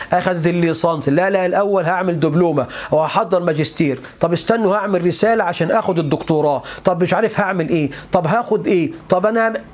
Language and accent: Arabic; Egypt; احنا عندنا في مصر حوالي 17 مليون بنت عانس يعني بلا زواج